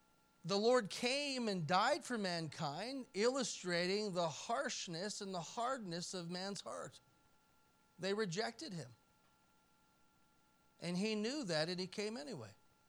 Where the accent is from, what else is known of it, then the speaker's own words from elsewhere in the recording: Canada; Being a Canadian, we're naturally born with a sense of entitlement and privilege.